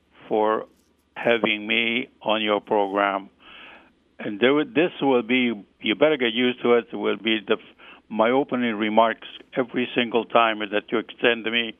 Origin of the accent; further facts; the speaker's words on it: Rome, Lazio, Italy; now in Canada; I'm a native, and I grew up in Rome, Italy, until I immigrated to Canada in 1959. And I've been a Canadian, probably so, for the many, many years.